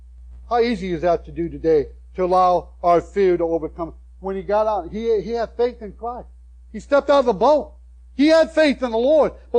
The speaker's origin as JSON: {"language": "English", "country": "United States", "said": "My blessing didn't come because I'm an American."}